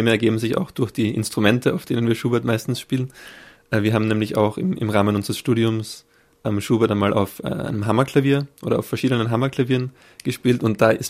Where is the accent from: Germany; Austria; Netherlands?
Austria; Graz, Styria; Ich komme aus Graz, ja.